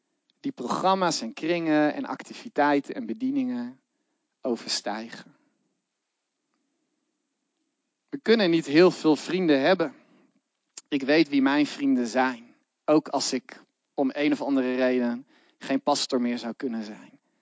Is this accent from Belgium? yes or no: no; Netherlands; Wist je ook dat we internationaal bekend staan als Nederlanders om onze gierigheid?